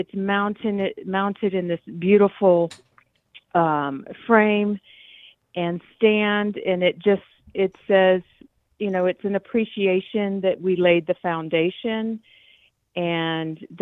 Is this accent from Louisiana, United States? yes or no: yes; Bossier City, Louisiana, United States; she remembered I was from Bossier City.